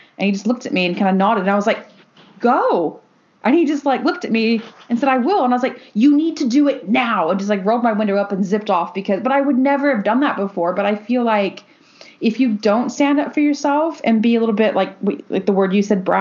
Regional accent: United States; growing up in America where people can have guns

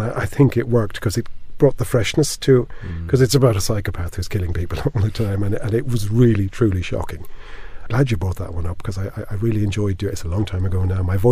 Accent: Limerick, Munster, Ireland; Now, I'm not from Northern Ireland. I'm from Limerick in the south of Ireland, but I can do a passable Northern Irish accent.

